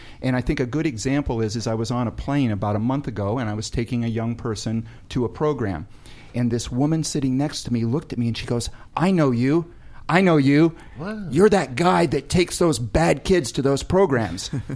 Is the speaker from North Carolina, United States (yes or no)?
no; Pasadena, California, United States; also born or lived in Huntington Beach, California; I grew up in Pasadena. And in Huntington Beach.